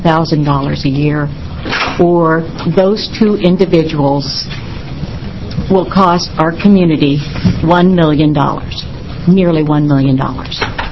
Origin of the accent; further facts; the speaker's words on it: Jacksonville, Oregon, United States; I'm a small-town doctor from what I call the deep south of Oregon. I come from Jacksonville and Josephine County.